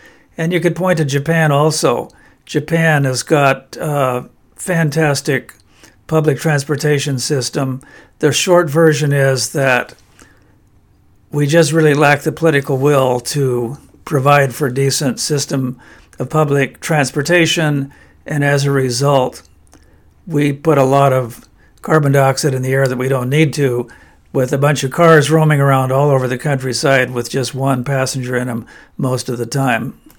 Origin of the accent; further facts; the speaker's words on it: Australia; born there; I was born in Australia.